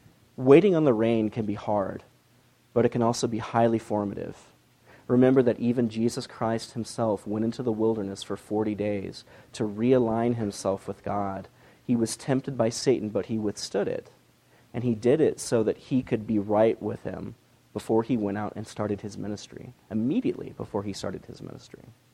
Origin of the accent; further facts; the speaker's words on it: San Antonio, Texas, United States; I am from San Antonio, Texas. We have a pretty good basketball team out there